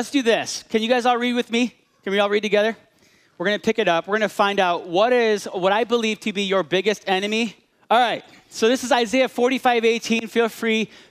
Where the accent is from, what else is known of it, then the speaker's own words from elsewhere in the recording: Illinois, United States; Again, I grew up in Illinois, so I used to be, but I came to the light.